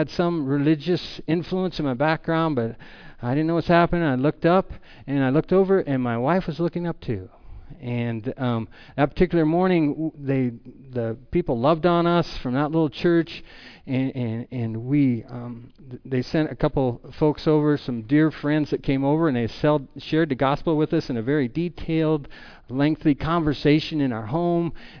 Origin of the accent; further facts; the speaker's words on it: Colorado, United States; moved away as an adult; now in Utah, United States; back in 1999, we moved here to Utah. My wife and I came from Colorado.